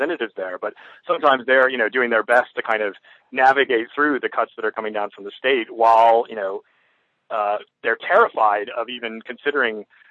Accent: Florida, United States; I'm from Florida. I was born there. I was raised there.

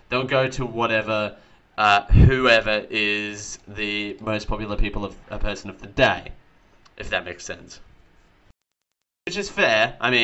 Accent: Dalby, Queensland, Australia; I'm going to go back to my hometown of Dalby, Queensland. It's about 3 hours west of Brisbane in Queensland.

